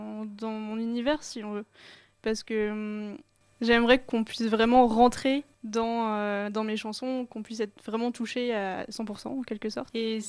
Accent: Brittany, France; parce que j'aime beaucoup l'eau et je suis bretonne.

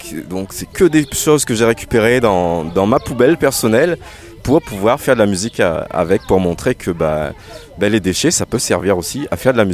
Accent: Réunion; moi je viens de l'île de la Réunion. L'île de la Réunion, c'est juste en dessous de Madagascar, si vous connaissez Madagascar.

